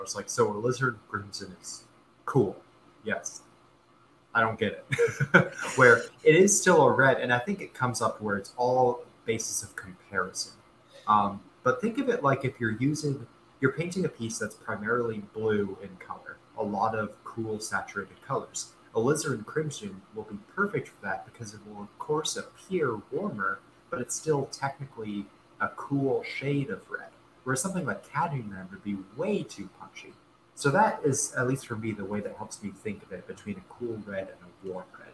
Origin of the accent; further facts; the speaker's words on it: Arizona, United States; I grew up in Arizona in the Southwest